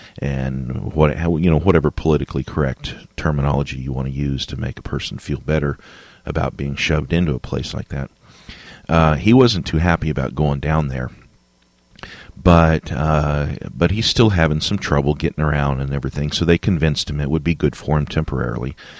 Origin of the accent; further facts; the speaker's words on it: California, United States; born there; you know, I was born in California. I lived a lot of years in California.